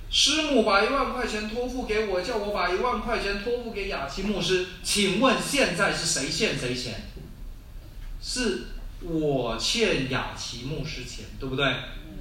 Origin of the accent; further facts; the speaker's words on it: China; now in Australia; 我跟你讲，犹太人跟我们中国人很像的一点